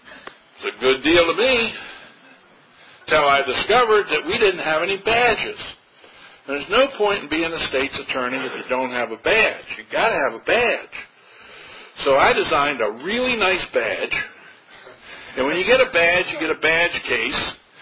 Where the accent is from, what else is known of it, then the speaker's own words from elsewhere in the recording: Hagerstown, Maryland, United States; I graduated law school. Went back to my hometown, Hagerstown.